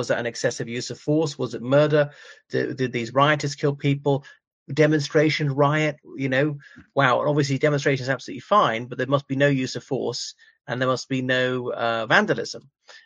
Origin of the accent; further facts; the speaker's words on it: Ireland; from Ireland.